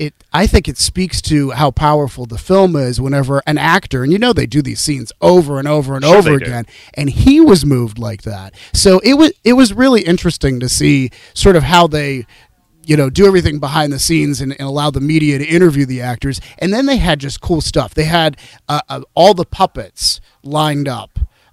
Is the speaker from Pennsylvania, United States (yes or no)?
yes; Pittsburgh, Pennsylvania, United States; They were so excited to hear I was from Pittsburgh.